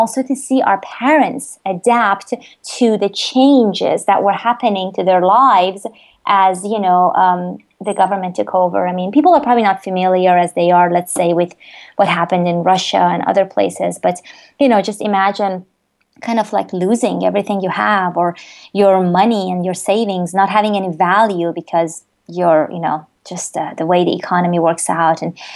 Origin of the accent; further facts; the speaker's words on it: Tehran, Tehran Province, Iran; now in United States; this is home now, but I was born and raised in Tehran, Iran, which is in the Middle East, as you may know. But I live in the U.S. now